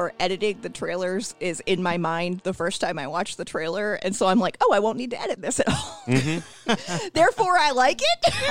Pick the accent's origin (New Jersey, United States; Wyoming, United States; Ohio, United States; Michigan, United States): New Jersey, United States; maybe I only feel this way because I'm from New Jersey, right?